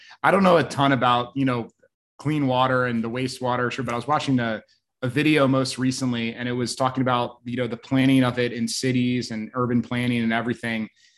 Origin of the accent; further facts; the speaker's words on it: Baltimore, Maryland, United States; now in Austin, United States; I grew up in Baltimore, Maryland, but I've lived in Austin, Texas for the past 12 years.